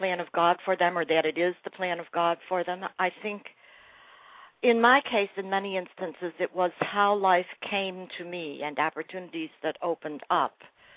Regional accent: Buffalo, New York, United States; And here in the Northeast, I grew up in Buffalo, New York, here in the Northeast where I lived, Catholicism was very, very strong in major cities.

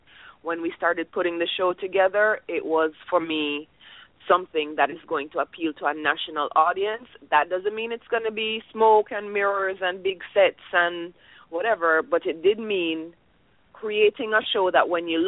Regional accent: Jamaica; now in United States; and of course, Chef is Jamaican. I'm Jamaican.

